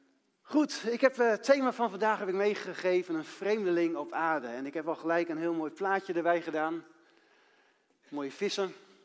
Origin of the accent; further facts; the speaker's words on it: Grijpskerk, Groningen, Netherlands; Ik ben geboren in Grijpskerk in Groningen. Dus ik ben een Groninger die werkt in Friesland.